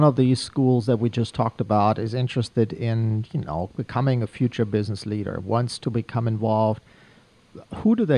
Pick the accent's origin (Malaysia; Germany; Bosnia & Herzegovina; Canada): Germany; now in United States; I was born and raised overseas in Germany